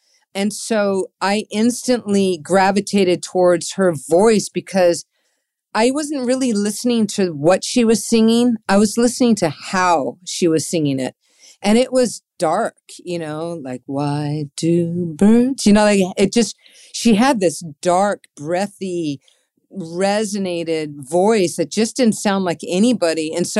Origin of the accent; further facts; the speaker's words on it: San Diego, California, United States; also born or lived in Boston; And I was raised in San Diego. Boston, I didn't even really know. I was too young.